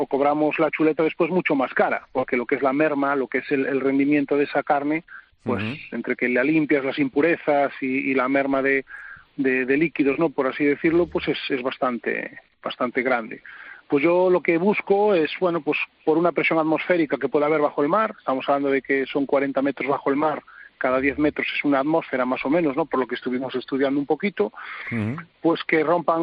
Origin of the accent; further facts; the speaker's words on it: Narón, Galicia, Spain; yo soy de Narón Ferrol, desde la comarca de Ferrolterra